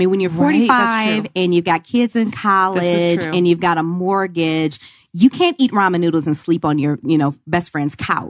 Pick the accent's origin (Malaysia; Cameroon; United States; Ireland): United States; Michigan; I'm in Michigan. Growing up in Michigan, you're just taught you go work for a good company.